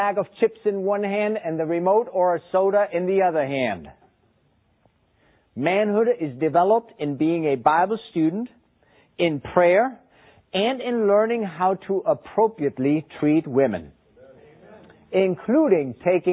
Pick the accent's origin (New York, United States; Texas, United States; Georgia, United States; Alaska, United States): Texas, United States; My three-quarter-ton pickup, I told you I'm from Texas.